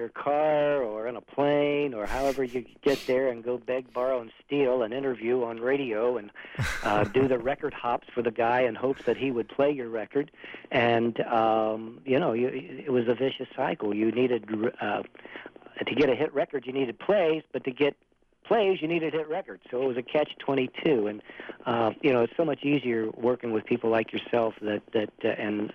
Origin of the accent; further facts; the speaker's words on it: Cincinnati, Ohio, United States; and dad were from Kentucky, and they made it across the river before the wagon broke down, so I was born in Ohio, raised in Cincinnati, right?